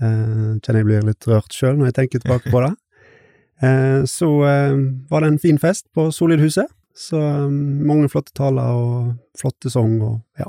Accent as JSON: {"language": "Norwegian", "town": "Stord", "region": "Vestland", "country": "Norway", "said": "og er 35 år gammel. Jeg kommer fra Stord."}